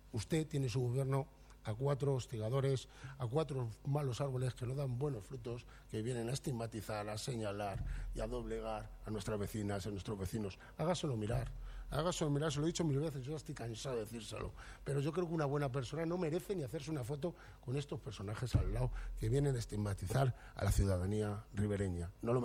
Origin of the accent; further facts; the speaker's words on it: Spain; yo sí soy español, como dice usted, y sí nos hemos criado cuando todavía estaba el crucifijo en la iglesia.